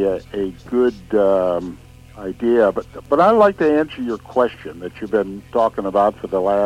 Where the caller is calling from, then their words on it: Scottsdale, Arizona, United States; I didn't have the local number because I'm calling from Scottsdale